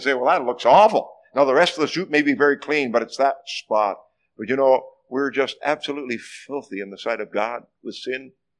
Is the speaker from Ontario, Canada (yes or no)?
no; Fredericton, New Brunswick, Canada; coming to some gospel meetings in St. John in Fredericton, New Brunswick, my hometown.